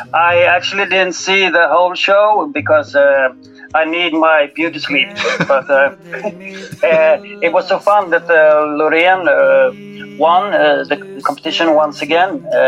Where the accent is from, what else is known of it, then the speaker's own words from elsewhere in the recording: Stockholm, Stockholm County, Sweden; English is a second language; Yes, that's correct. I'm from Sweden, Stockholm.